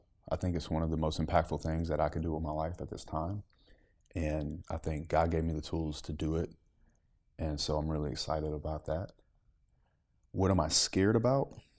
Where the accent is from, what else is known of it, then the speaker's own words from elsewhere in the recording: the South, United States; You know, just growing up in the South, be seen, not heard.